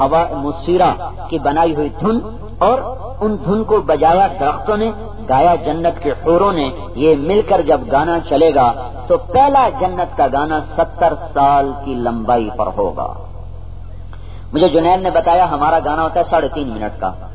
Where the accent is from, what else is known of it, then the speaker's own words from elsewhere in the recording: Khanewal, Punjab, Pakistan; خانوال میرا ضلع ہے،